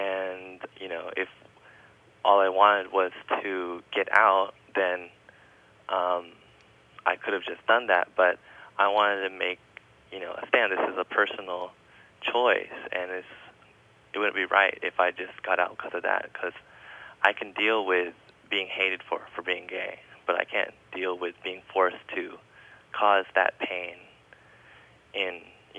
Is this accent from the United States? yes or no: yes; Seattle, Washington, United States; born there; now in Los Angeles, United States; I was born in Seattle. I protested the WTO, and I protested the DNC when I moved to LA.